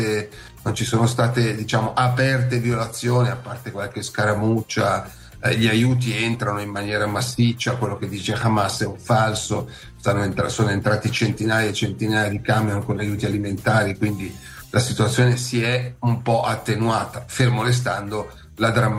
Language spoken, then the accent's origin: Italian; Switzerland; sono svizzero e quindi non devo fare il tipo per nessuno